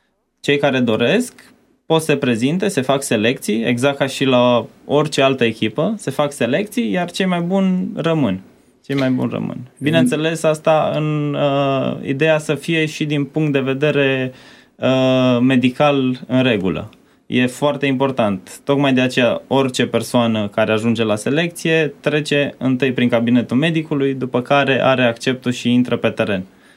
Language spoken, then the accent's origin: Romanian; Timișoara, Timiș County, Romania; Eu sunt de la Timișoara.